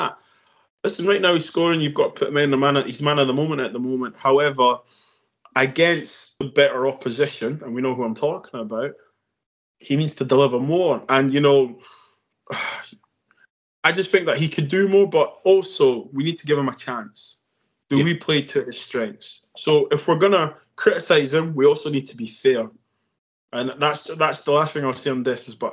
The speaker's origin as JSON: {"language": "English", "country": "Nigeria", "said": "I'm Nigerian."}